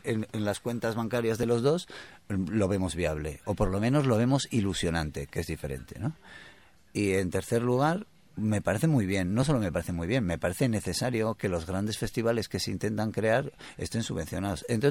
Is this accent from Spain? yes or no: yes; Bilbao, Basque Country, Spain; Somos de Bilbao.